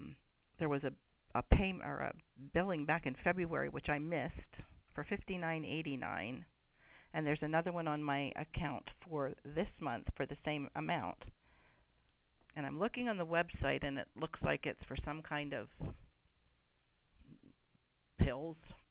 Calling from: Pennsylvania, United States; I'm calling from Pennsylvania.

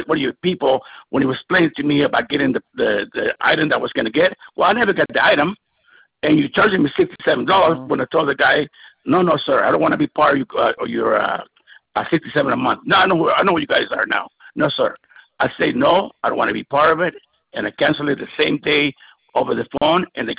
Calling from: California, United States; Yes, on yesterday, you guys charged on my credit card. I'm here from California

